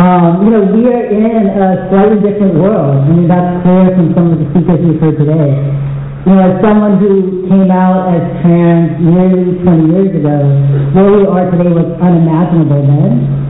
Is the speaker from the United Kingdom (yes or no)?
no; Seattle, Washington, United States; So, you know, I grew up in Seattle, Washington, But all my family's from Hawaii.